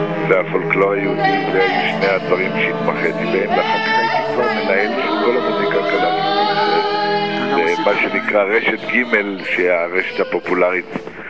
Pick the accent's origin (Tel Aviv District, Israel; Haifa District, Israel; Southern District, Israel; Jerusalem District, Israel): Jerusalem District, Israel; Jerusalem; born there; אני נולדתי בירושלים